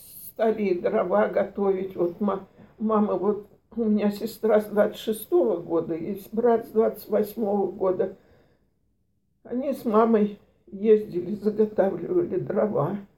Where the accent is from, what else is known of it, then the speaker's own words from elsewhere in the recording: Kolyvan, Altai Krai, Russia; born there; Алтайский край, Змеиногорский район, село Колывань.